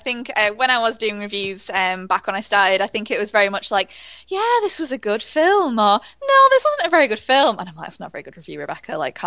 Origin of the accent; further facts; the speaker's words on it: United Kingdom; as a Brit, I've always been aware of this term